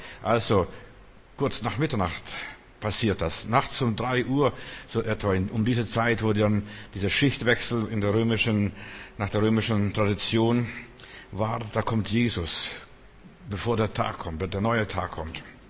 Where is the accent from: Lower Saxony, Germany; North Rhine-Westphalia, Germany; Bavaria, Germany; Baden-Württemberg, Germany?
Bavaria, Germany; ich bin in Bayern groß geworden zum Teil